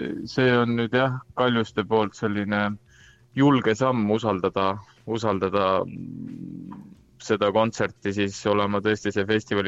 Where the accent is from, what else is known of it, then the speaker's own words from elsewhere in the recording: Rapla, Rapla County, Estonia; kui ma nii-öelda kooliajal Raplas õppisin ja oma ema kooris laulsin